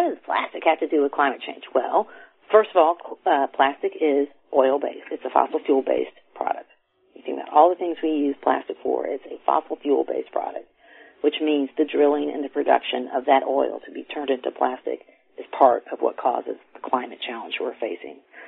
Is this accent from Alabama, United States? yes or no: yes; Alabama, United States; I'm from Alabama, so I can't do math